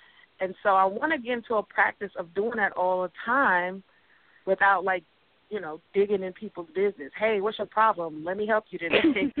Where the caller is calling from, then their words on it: Mableton, Georgia, United States; Good evening. … I'm calling from Mableton.